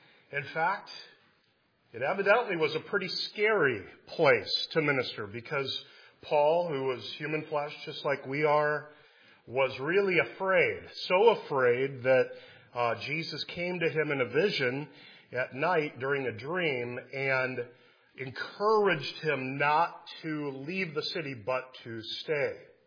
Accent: Midwest, United States; Now, I'm a kid from the Midwest, right? So, you know, I grew up in a city, but not like New York.

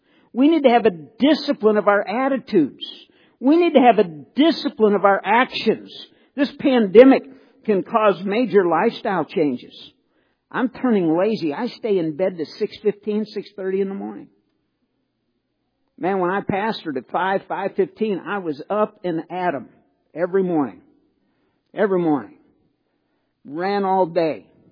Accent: St. Louis, Missouri, United States; I grew up in St. Louis, in the suburbs

